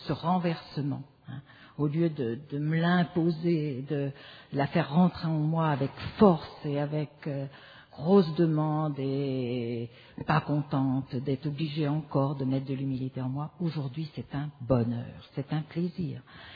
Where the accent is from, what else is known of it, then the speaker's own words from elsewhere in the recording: Provence-Alpes-Côte d'Azur, France; Je viens de France, de la région de Provence